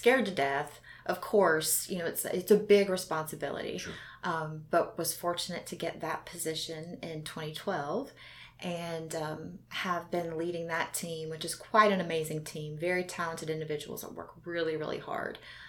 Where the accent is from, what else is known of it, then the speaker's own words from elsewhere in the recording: Raleigh, North Carolina, United States; I'm from Raleigh, born and raised here.